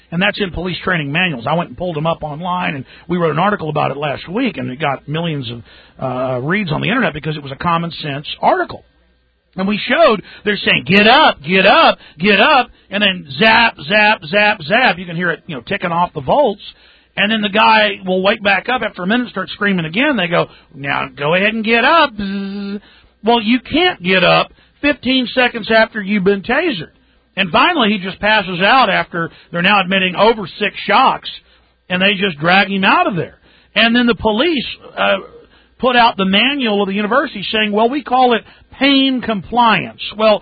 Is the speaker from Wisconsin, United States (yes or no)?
no; Rockwall, Texas, United States; When I grew up in Rockwall, Texas, outside Dallas, everybody knew the sheriff dealt the cocaine and the marijuana, okay?